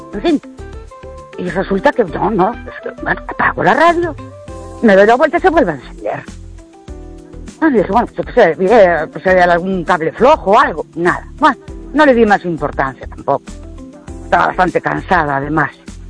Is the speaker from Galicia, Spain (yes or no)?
yes; Ourense, Galicia, Spain; de Ourense.